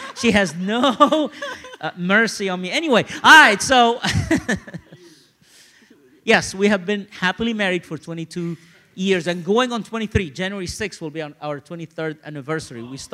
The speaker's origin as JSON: {"language": "English", "town": "Cairo", "region": "Cairo Governorate", "country": "Egypt", "tie": "born or raised there", "said": "See, as I grew up in Cairo, a city of 28 million people, my dad worked two jobs, my mom was busy, I'm an only child."}